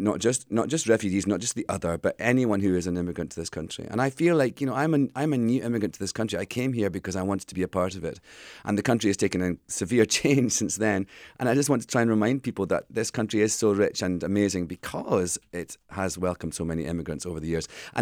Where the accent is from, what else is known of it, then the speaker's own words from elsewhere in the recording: Scotland, United Kingdom; now in United States; I'm always Scottish first. I don't think you can ever change your... I feel like Scotland's history is sort of mushed up inside the marrow of my bones.